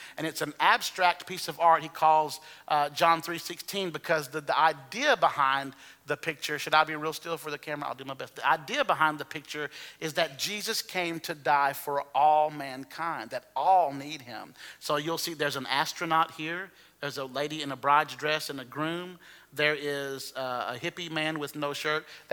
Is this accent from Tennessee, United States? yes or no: no; Alabama, United States; accent: Alabama; And then about three sentences in, my Alabama accent became greatly, you know, she greatly was aware